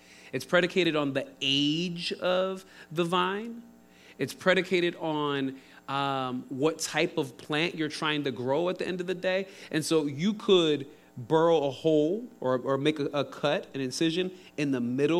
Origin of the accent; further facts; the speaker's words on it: Philadelphia, Pennsylvania, United States; I'm from Philly.